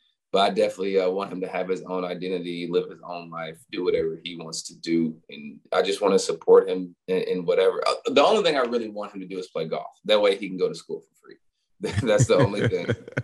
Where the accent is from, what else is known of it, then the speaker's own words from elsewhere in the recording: East Coast, United States; now in Los Angeles, United States; I know. But you gotta think I'm from the East Coast though.